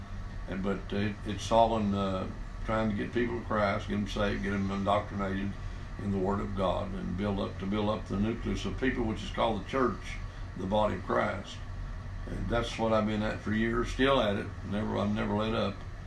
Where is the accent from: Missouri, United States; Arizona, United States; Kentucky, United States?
Kentucky, United States; Olive Hill; I was born in Grand, Kentucky, down in East Kentucky, and down the mountains, and grew up down there, right outside of a little town called Olive Hill, Kentucky, but moved away from there after I got married